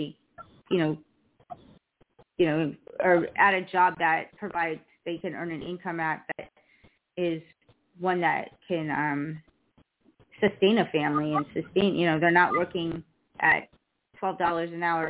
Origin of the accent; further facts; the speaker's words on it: Boston, Massachusetts, United States; accent: Boston; Yeah, no, I get my Boston one back, but not right now.